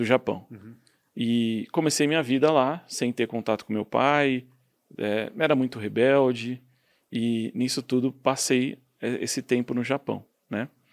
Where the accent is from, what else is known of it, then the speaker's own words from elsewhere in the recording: São José do Rio Preto, São Paulo, Brazil; moved away as an adult; nasci em São Paulo, eu lá pelos 8, 9 anos mudei para São José do Rio Preto, aí ali eu cresci em São José do Rio Preto, passei minha adolescência, juventude, tudo por lá